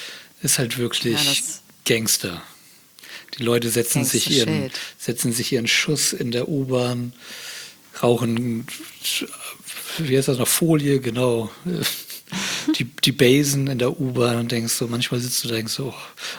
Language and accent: German; Bremerhaven, Bremen, Germany; Ne, ich bin ja aus Bremerhaven.